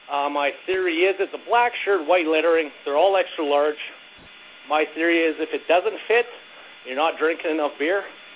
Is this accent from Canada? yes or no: yes; Mittenhead, Alberta, Canada; I am straight from Mittenhead, Alberta.